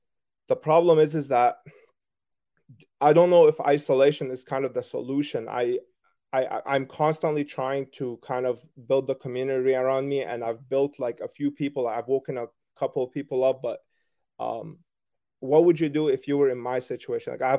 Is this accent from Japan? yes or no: no; Canada; I'm from Canada, right?